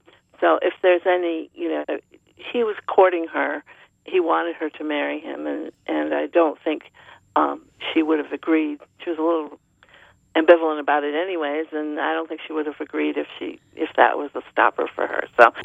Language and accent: English; New England, United States; I grew up in New England, and like most people, were exposed to Ralph Waldo Emerson as a child in school